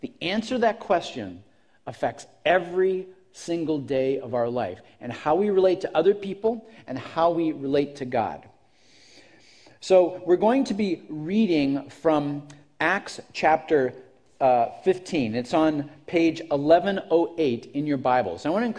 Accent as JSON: {"language": "English", "town": "Erie", "region": "Pennsylvania", "country": "United States", "tie": "born or raised there", "said": "I'm on a beach in Erie, Pennsylvania, on the shores of the beautiful Lake Erie, my hometown."}